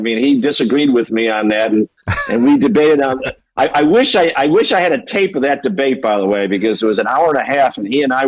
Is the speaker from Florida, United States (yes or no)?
no; Chicago, Illinois, United States; I'm from Illinois. I'm from Chicago.